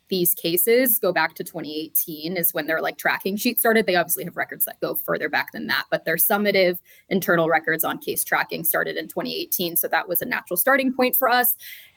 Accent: Anchorage, Alaska, United States; Yeah, I grew up in Anchorage, Alaska, actually.

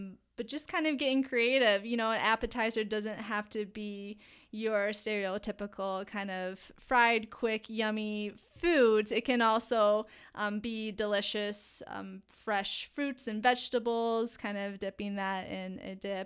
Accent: Michigan, United States; Well, I am from Michigan, so not originally from Wisconsin.

